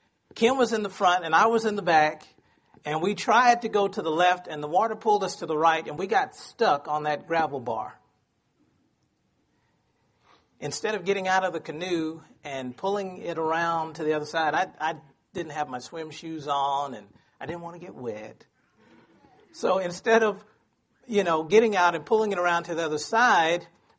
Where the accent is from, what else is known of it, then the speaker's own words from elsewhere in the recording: Texas, United States; I grew up in Texas, and I'm a country boy. I used to love going fishing.